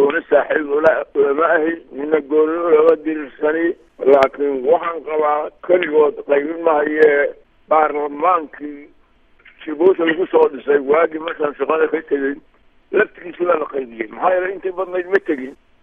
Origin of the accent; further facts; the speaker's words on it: Puntland, Somalia; anigu Puntland baan ku nashay, reer Puntland baan ahay